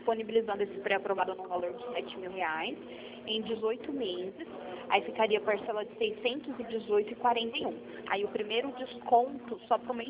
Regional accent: Franca, São Paulo, Brazil; Oi, eu sou de Franca.

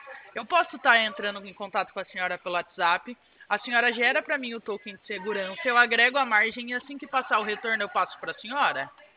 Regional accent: Rio Claro, São Paulo, Brazil; Eu sou do interior de São Paulo. A senhora conhece Rio Claro?

